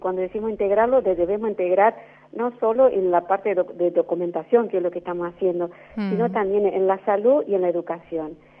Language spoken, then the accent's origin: Spanish; Argentina; pero yo soy argentina